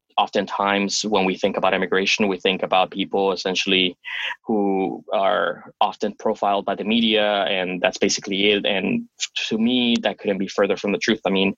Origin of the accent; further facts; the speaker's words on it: Florida, United States; I grew up in South Florida